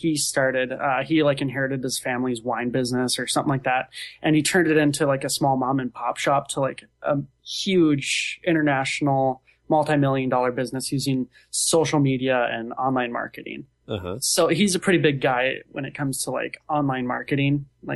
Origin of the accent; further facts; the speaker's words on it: Seattle, Washington, United States; I'm from the Seattle area too, and I left, it was raining. I came back, it was raining.